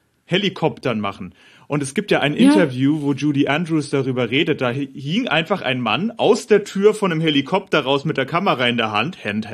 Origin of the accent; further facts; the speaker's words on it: Bavaria, Germany; ich bin ja in Bayern aufgewachsen.